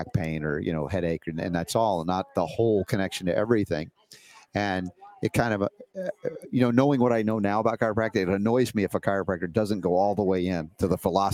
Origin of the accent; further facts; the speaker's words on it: United States; I'm from the States